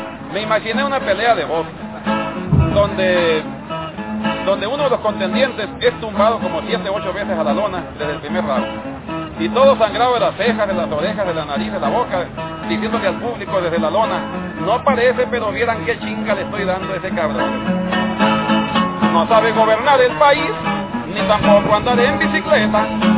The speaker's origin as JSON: {"language": "Spanish", "town": "Mexicali", "region": "Baja California", "country": "Mexico", "tie": "born or raised there", "said": "Faltaban unos días para que yo naciera cuando los deportan, de tal manera que nací en Mexicali y no en Estados Unidos. Pues desde niño crecí viendo las faenas del campo"}